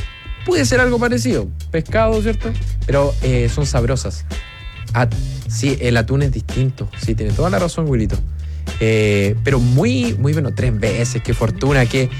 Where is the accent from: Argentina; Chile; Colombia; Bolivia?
Chile; Ovalle, Coquimbo; soy de Ovalle. Ahora estoy trabajando en Banco de Montepatria